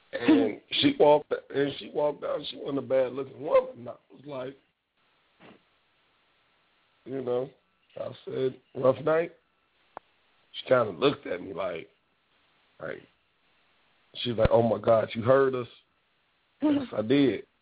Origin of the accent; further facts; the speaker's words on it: Gary, Indiana, United States; Because, look, I'm from Gary.